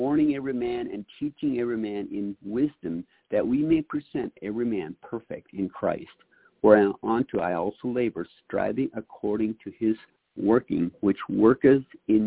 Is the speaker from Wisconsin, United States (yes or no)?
yes; Wisconsin, United States; I introduced myself yesterday. We're from Wisconsin.